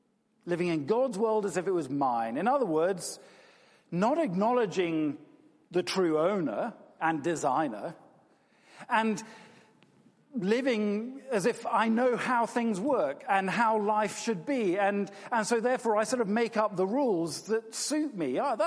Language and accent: English; United Kingdom; And many of us are very polite. We're British.